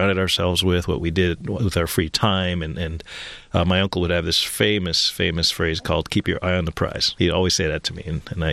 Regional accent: Montreal, Quebec, Canada; also born or lived in New York City; I grew up in Montreal, which at the time it seemed like a faraway place from Detroit, but today it's just a skip, hop, and a jump. Pretty much was born in New York City.

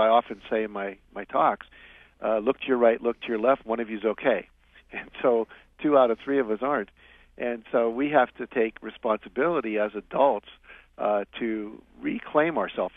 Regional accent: Wheeling, West Virginia, United States; Well, I was raised primarily in Wheeling, West Virginia

